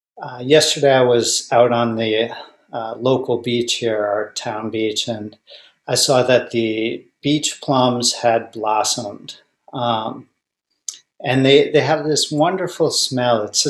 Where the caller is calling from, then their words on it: Hyannis, Massachusetts, United States; I am calling in from Cape Cod, Massachusetts, from the Hyannis Zendo